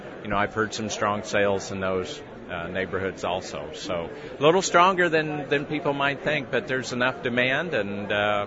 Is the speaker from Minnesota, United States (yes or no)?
no; Quincy, Illinois, United States; I was originally from the Quincy area and grew up and farmed there for many years